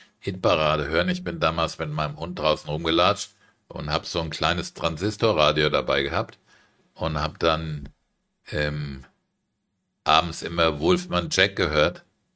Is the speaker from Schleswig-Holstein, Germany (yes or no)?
no; Frankfurt, Hesse, Germany; ich bin ein Frankfurter Junge.